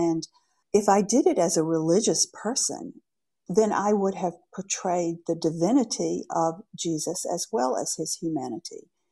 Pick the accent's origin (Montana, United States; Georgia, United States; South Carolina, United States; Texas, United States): Georgia, United States; Well, I grew up in Georgia in a, I guess you would call it a evangelical Protestant church. It was a Baptist church. It was a small town with only two churches, so it was Methodist and Baptist.